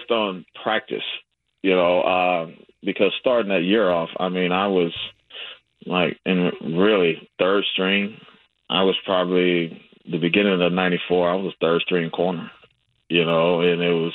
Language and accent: English; Phoenix, Arizona, United States; like you said, I'm from Phoenix, Arizona.